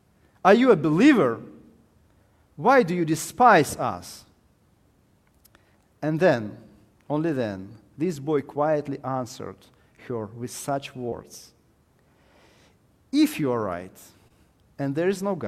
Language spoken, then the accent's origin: English; Ukraine; English is a second language; So I was born in Ukraine and raised in Ukraine, which was the part of the Soviet Union in my childhood and my youth time.